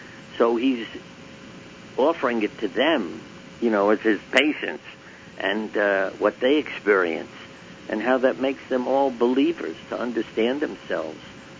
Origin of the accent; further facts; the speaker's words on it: Brooklyn, New York, United States; but I grew up in Brooklyn, and Carmine was my friend and neighbor.